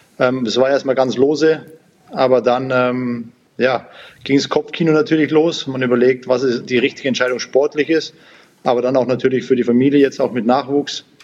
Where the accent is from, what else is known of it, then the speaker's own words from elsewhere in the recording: Sonthofen, Bavaria, Germany; Jeder weiß, dass meine Wahlheimat, ich bin ja gebürtiger Allgäuer, Sonthofen, die Wahlheimat wird Augsburg sein. Wir haben da eben ein Haus